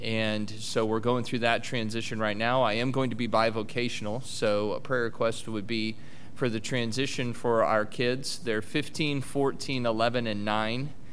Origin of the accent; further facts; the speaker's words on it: Lincoln, Nebraska, United States; also born or lived in Ohio / Greenville; And then we moved from there to Lincoln, Nebraska, which is my hometown. We were there for 7 years.